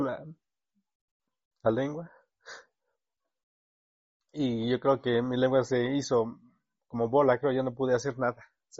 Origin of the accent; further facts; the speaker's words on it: Eloxochitlán de Flores Magón, Oaxaca, Mexico; Soy originario de este municipio de Los Xochitlán de Flores de Magón y nací acá en Barrio Escopeta en el año 1982, un 20 de octubre.